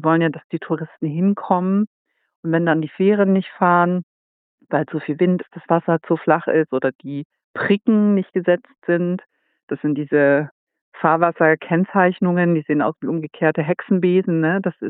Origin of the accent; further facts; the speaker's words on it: Saxony, Germany; born there; now in Northern Germany